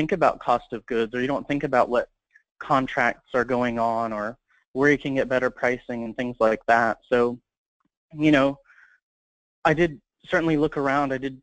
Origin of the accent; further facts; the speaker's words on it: Houston, Texas, United States; I'm from Houston, Texas.